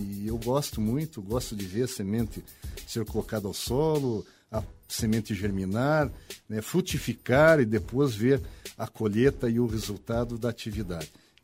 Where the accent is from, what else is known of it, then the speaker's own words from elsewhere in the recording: Ponta Grossa, Paraná, Brazil; em especial eu que sou da cidade de Ponta Grossa